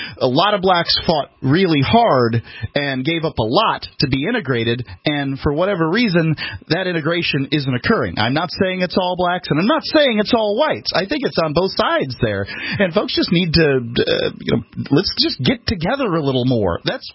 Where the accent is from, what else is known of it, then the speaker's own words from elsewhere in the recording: the South, United States; It meant sort of maybe where you're from, which, of course, I'm from the South.